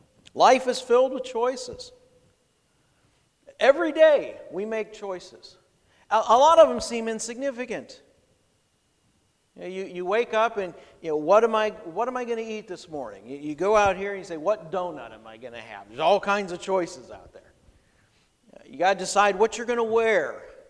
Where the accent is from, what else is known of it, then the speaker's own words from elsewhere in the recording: Ohio, United States; I remember growing up in Ohio, they used to have a saying, knee high by the 4th of July.